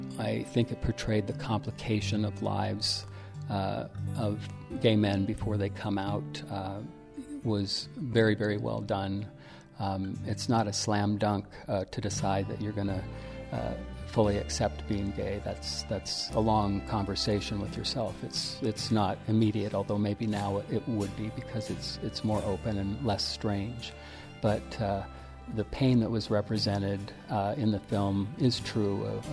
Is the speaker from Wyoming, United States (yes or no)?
yes; Wyoming, United States; because Brokeback Mountain was from Wyoming, and I'm from Wyoming